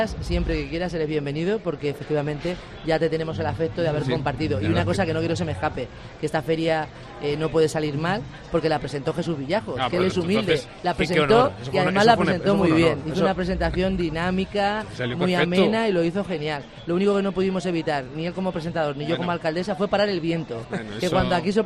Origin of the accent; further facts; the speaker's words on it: Alcázar de San Juan, Castilla-La Mancha, Spain; Los que somos de aquí de Alcázar, si son de 3 al 8 vamos a estar